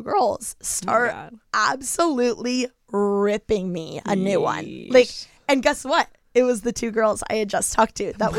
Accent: Bloomington, Indiana, United States; Okay, so as we all know, IU, Bloomington, mm-hmm. is my hometown.

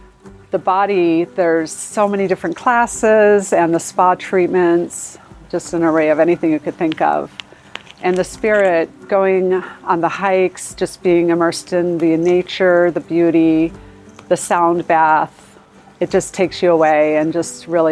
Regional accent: California, United States; I'm from Southern California.

